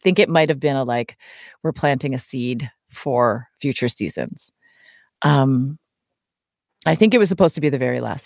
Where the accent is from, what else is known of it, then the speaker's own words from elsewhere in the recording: Hawaii, United States; I grew up in Hawaii.